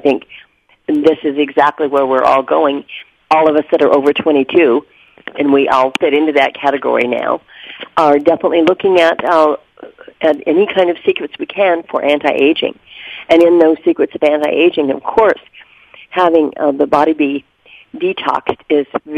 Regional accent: Florida, United States; and I'm actually here from Florida.

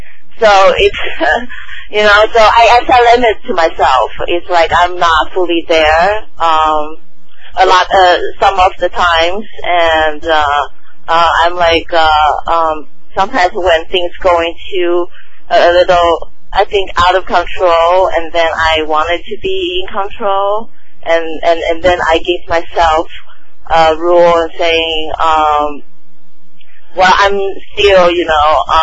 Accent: Taiwan; now in United States; In Taiwan.

